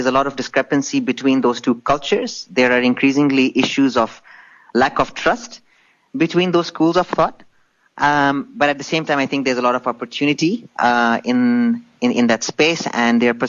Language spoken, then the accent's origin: English; Botswana; moved away as an adult; also born or lived in Zambia / United States; So I'm the son of Indian immigrants who moved to Africa several decades ago. I was born in Zambia and raised in Botswana, which is just next door to South Africa.